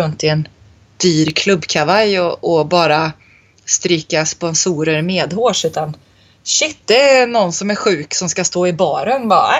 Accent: Värmland, Sweden; jag kommer ju från Värmland och har ju då även studerat vid Karlstads universitet.

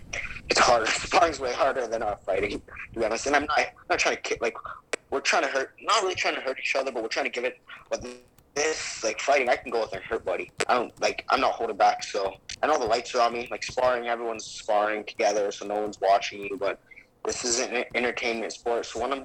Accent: Canada; I think it's because we're Canadian, man.

